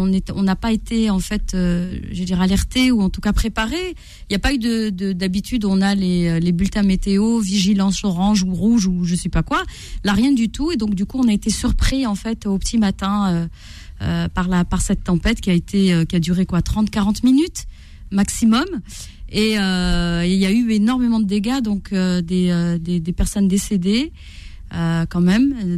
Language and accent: French; Corsica, France; J'étais en Corse, donc retour aux sources, parce que j'ai grandi en Corse.